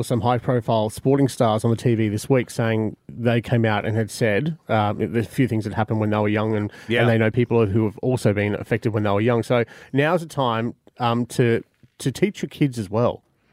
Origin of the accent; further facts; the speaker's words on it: Rural View, Queensland, Australia; Well, I'm from Rural View, actually. Thanks for asking.